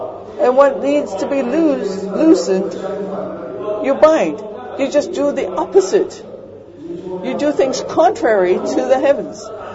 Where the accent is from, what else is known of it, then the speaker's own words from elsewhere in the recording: United States; I'm an American. I'll open another one tomorrow.